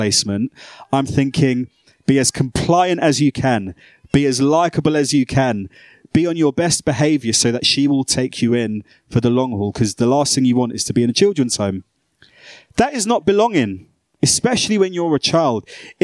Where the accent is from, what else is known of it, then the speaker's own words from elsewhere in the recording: London, United Kingdom; I sound more like a broadcaster now probably than I did growing up in South London, but I was a foster kid